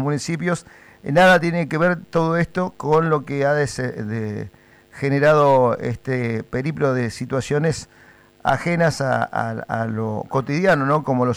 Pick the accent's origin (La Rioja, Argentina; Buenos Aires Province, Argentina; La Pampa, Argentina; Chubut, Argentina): Chubut, Argentina; Comodoro Rivadavia; born there; yo soy nacido en Comodoro